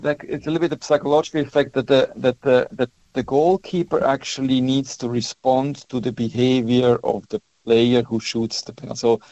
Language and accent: English; Spain; I grew up in Spain. I'm Swiss and I grew up in Spain, so Spain is always close to my heart in general.